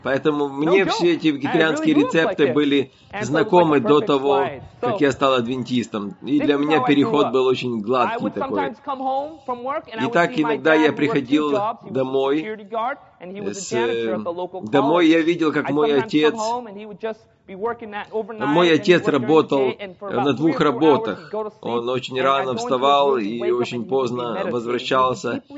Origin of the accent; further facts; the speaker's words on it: California, United States; мы трое родились в Америке, другие дети старшие родились в Индии, а мы в Америке. Я вырос в Южной Калифорнии